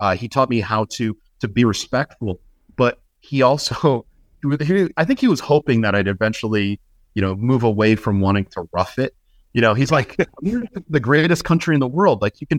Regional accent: Bristol, Connecticut, United States; And the Barnes Nature Center in my hometown of Bristol, Connecticut, is a conservation center that's run by the Environmental Learning Centers of Connecticut.

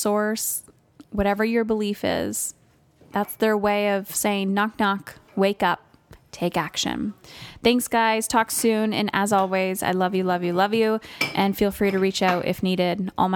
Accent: Windsor, Ontario, Canada; It's going to be held here in my hometown in Windsor, Ontario.

